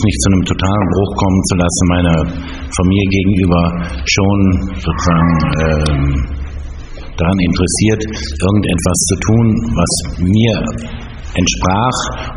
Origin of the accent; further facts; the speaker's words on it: North Rhine-Westphalia, Germany; ich komme aus dem Münsterland, also nach Holland, das war dann schon sehr spürbar.